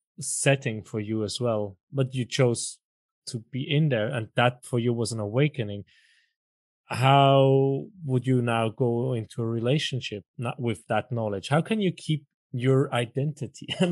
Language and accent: English; Sri Lanka; You don't remember being born in Sri Lanka. So I'm a woman from Sri Lanka